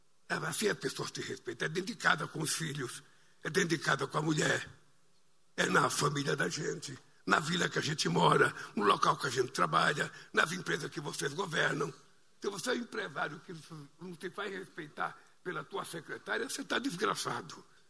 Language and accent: Portuguese; Pernambuco, Brazil; moved away; morei num quarto de cozinha quando eu vim de São Pernambuco para cá. Eu morei num quarto de cozinha na Vila Carioca.